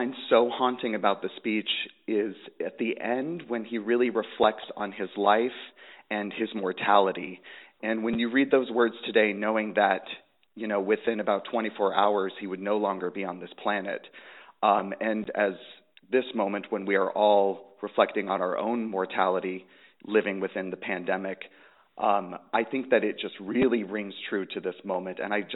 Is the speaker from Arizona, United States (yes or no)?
yes; Arizona, United States; fed to children like me when growing up in Arizona.